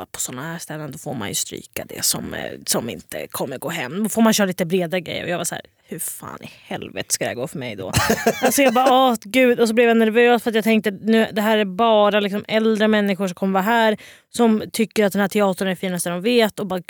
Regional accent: Västerås, Västmanland County, Sweden; Och jag är ändå från Västerås.

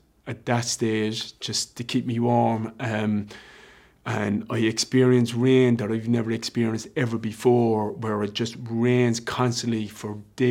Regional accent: Sydney, New South Wales, Australia; I do remember growing up in Sydney

